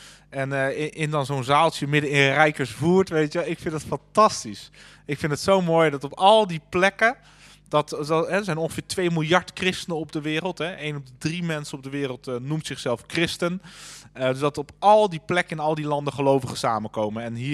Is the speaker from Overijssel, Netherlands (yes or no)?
no; Friesland, Netherlands; Ik ben zelf Fries, geloof ik.